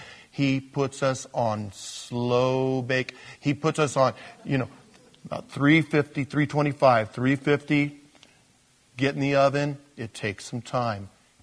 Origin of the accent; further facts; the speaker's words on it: Porterville, California, United States; I think about my hometown, Porterville, California. I know I'd just be a big failure there. Why? Everybody saw me grow up there.